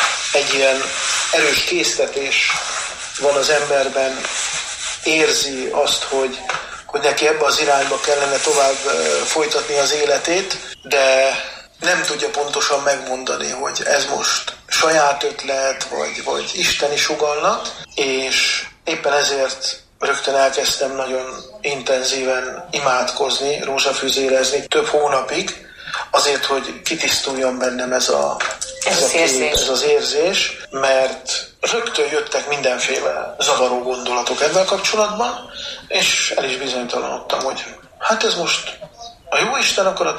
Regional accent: Szihalom, Heves, Hungary; Heves megyében, Szárhelyből származom, Szihalom kisközségből

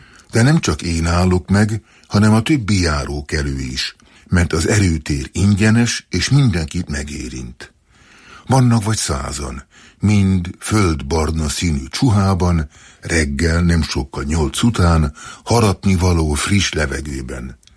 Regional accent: Hungary; egyébként magyar vagyok

